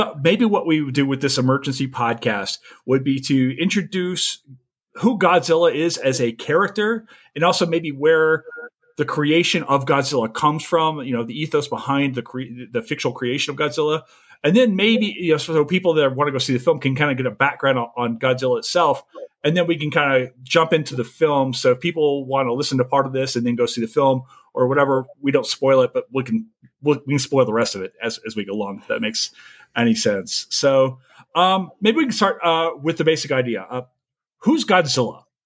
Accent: Murray, Kentucky, United States; So I'm from Murray, out in the western part of the state.

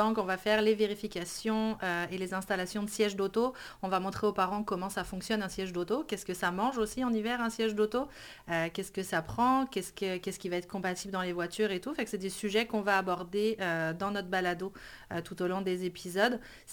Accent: Brittany, France; now in Canada; je suis maman de deux enfants. Je suis française, bretonne même d'origine, puis je suis émigrée au Québec depuis 7 ans.

